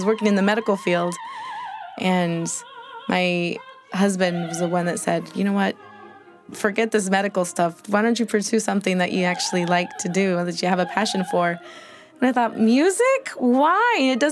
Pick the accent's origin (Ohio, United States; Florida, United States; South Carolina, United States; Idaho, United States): Idaho, United States; I grew up in Idaho working in the fields with my mom